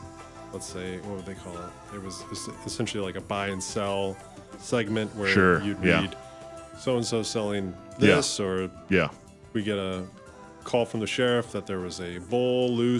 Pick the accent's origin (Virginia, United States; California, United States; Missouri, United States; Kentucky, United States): Missouri, United States; So I grew up partly in Missouri.